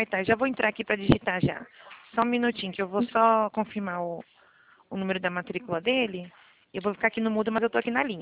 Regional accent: Araras, São Paulo, Brazil; Eu sou de Araras.

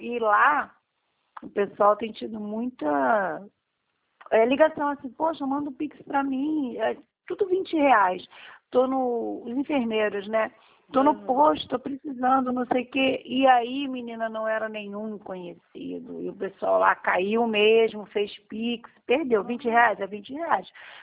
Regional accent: Rio de Janeiro, Brazil; Então, eu sou do Rio.

